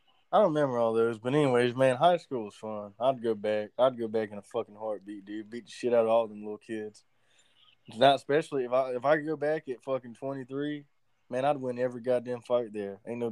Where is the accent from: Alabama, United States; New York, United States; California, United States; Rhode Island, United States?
Alabama, United States; Well, no, I mean, you know, we're from Alabama.